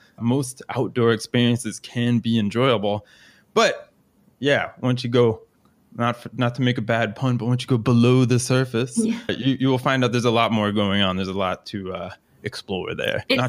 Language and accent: English; Florida, United States; because I grew up in Florida, and as we were talking about before the show, kind of like similar environment and stuff like that.